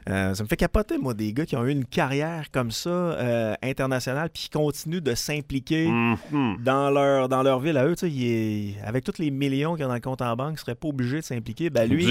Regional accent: Canada; OK, maintenant, on revient chez nous au Canada.

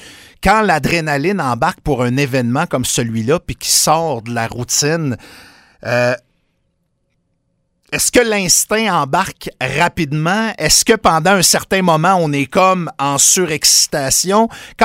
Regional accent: Quebec, Canada; Écoute, je viens du Saguenay-Lac-Saint-Jean.

